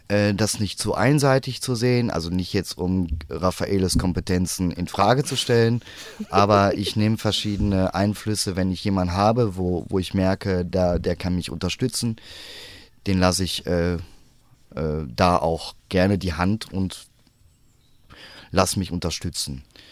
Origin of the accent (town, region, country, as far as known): Recklinghausen, North Rhine-Westphalia, Germany; born or raised there